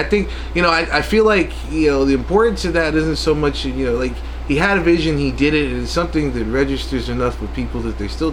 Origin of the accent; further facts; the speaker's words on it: New York City, New York, United States; Well, I grew up in New York City, and White Plains movie theater when I was a kid was $4.